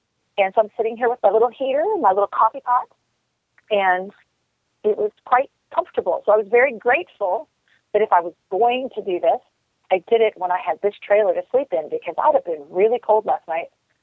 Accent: Arlington, Texas, United States; from Arlington, Texas.

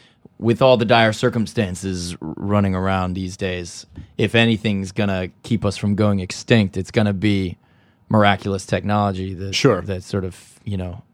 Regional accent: California, United States; Just, I'm from California.

